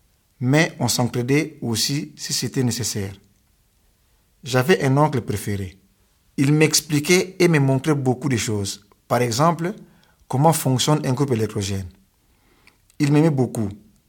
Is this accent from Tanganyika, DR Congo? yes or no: no; Kinshasa, DR Congo; moved away as an adult; now in Zug, Switzerland; J'ai grandi à Kinshasa avec mes 4 frères et sœurs. Je suis le 4e de ma famille.